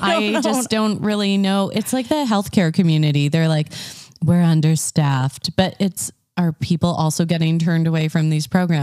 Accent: Montreal, Quebec, Canada; I'm from Montreal.

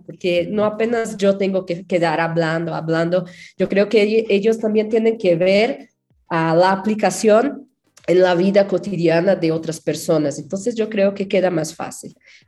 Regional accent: São Paulo, Brazil; Spanish is a second language; yo soy de São Paulo

